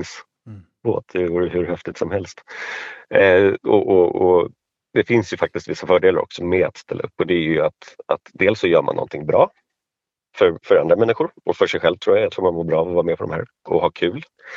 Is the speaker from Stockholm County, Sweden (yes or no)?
yes; Stockholm, Stockholm County, Sweden; Ja, alltså i och med att jag är stockholmare och bor i Stockholm